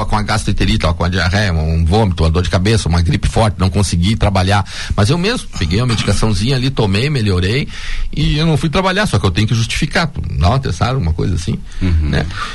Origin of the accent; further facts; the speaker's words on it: Rio Grande do Sul, Brazil; Olha, cara, eu como gaúcho